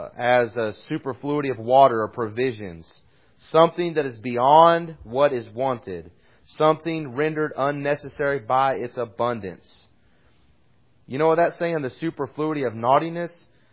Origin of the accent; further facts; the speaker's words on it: Ohio, United States; I talked to a friend of mine. I grew up with in Ohio.